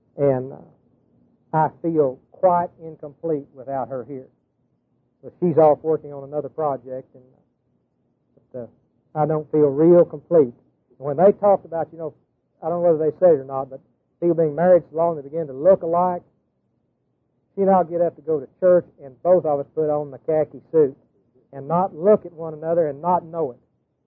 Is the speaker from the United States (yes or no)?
yes; Marietta, Oklahoma, United States; I'm from Marietta, Oklahoma, right across from Gainesville, 90 miles north of Dallas. And I'm a country boy.